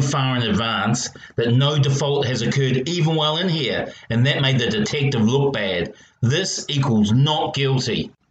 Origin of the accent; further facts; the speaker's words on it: Australia; But being Australian, and especially the involvement of this particular detective, I'm not getting my hopes up.